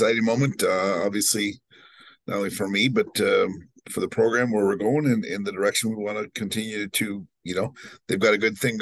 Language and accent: English; Eau Claire, Wisconsin, United States; also born or lived in Sioux City, Iowa; I grew up in Eau Claire, Wisconsin. That's 3 hours away. I had lived a significant amount of my life in Sioux City, Iowa.